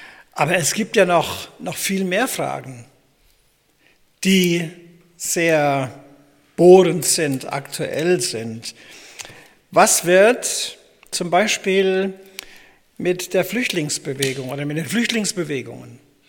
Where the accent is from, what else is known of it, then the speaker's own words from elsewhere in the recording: Lixfeld, Hesse, Germany; meine Heimat ist Lixfeld, damals in meiner Jugendzeit